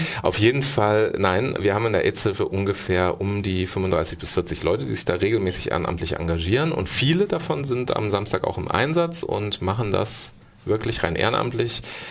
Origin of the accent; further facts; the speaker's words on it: Baden-Württemberg, Germany; Ich bin ja hier aufgewachsen in der Gegend, was man mir nicht unbedingt anhört, aber ist so.